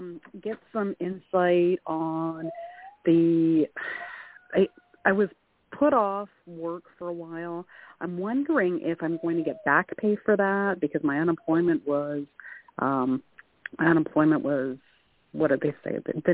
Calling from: Ontario, Canada

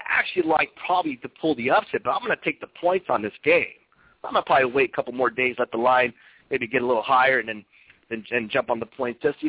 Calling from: California, United States; I'm calling from California.

